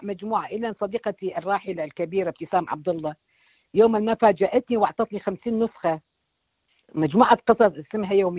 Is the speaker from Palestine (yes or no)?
no; Iraq; ولكن يعني أولا كوني عراقية، يعني من سابع المساحيات وصل لغزة.